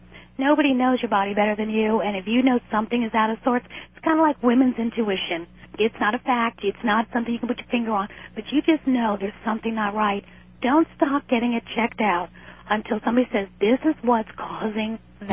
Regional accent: New York City, New York, United States; when I was young, and then growing up in New York City, which I'm sure is very polluted.

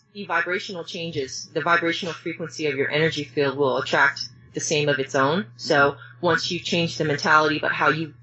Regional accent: Seattle, Washington, United States; moved away as an adult; also born or lived in Laos; yes, I grew up in Seattle, Washington. I actually was born in Laos, which is in Southeast Asia. Mm-hmm. Came over to America, was in Seattle, and lived in Seattle for about 20 years.

